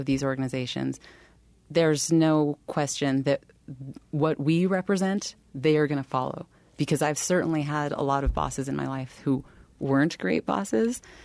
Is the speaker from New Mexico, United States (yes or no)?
yes; Belen, New Mexico, United States; Well, I was, you know, my family was low income growing up. We were born and raised in Belen, five of us kids.